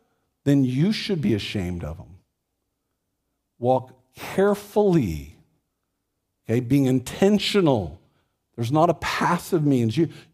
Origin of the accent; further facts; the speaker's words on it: Texas, United States; I mean, I grew up in Texas. I like Bluebell.